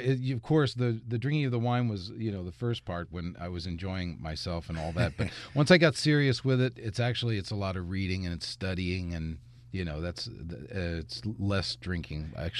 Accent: Indiana, United States; Well, what happened was I was from Indiana, from a cornfield.

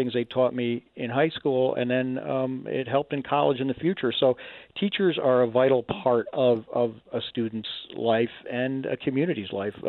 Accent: Loudonville, New York, United States; born there; I was born right outside of Albany, New York, in Loudonville.

